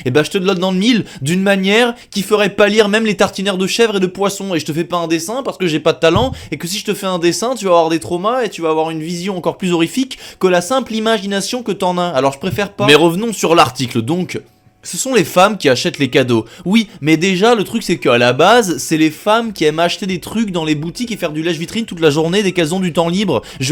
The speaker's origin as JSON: {"language": "French", "region": "Normandy", "country": "France", "said": "Moi, je suis Normand, je fais des vidéos"}